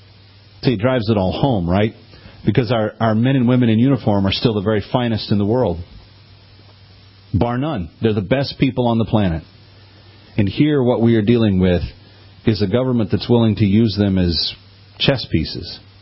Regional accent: Fort Worth, Texas, United States; Let's go to Fort Worth, Texas, my hometown.

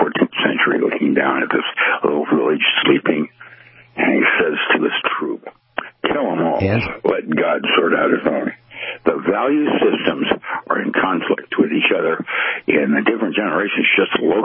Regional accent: Seattle, Washington, United States; And I grew up in Seattle. We don't have a CHAZ, whatever that is. We had the Central District, CD.

